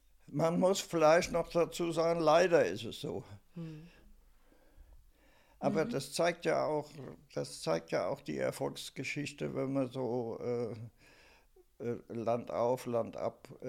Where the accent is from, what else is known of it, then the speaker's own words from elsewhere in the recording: Friedrichsdorf, Hesse, Germany; now in Rüsselsheim, Germany; ich kannte in Friedrichsdorf, in meiner Heimat, niemanden mehr. Und hier in Rüsselsheim kannte ich, wie man so schön sagt, Gott und die Welt.